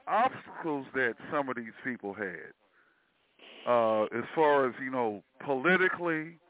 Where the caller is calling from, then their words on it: Florida, United States; Yeah, L.A. Central Florida.